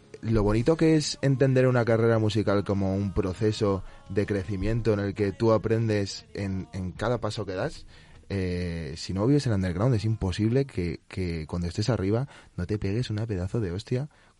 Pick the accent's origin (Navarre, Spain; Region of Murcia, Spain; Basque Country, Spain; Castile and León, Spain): Navarre, Spain; Yo soy navarro a mucha honra.